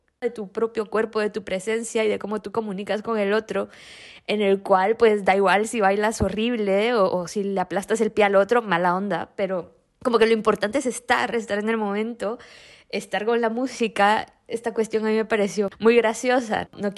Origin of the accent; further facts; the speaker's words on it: Guatemala; now in Spain; Y cuando estaba ya en España, yo soy de Guatemala, y me mudé a España en 2010.